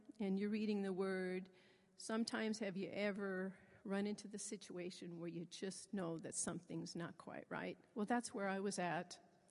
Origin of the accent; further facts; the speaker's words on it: Omaha, Nebraska, United States; and I'm from Omaha. So I would like to welcome all of you to our fair city.